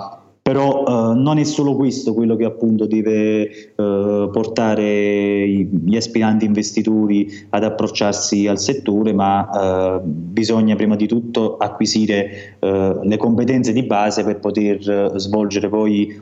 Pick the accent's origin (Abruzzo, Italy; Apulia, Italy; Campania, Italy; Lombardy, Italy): Campania, Italy; now in Turin, Italy; due città che conosco, cioè su Torino, dove vivo attualmente, e sul mio paese di origine, che è in Costiera Amalfitana, come si sente dal mio accento.